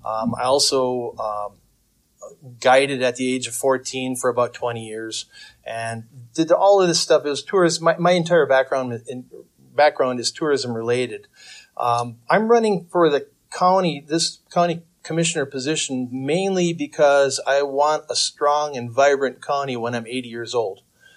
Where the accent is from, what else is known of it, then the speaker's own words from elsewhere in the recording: Fall Lake, Minnesota, United States; also born or lived in Ely; I was born in Ely and raised, pretty much in the town of Fall Lake for my entire life.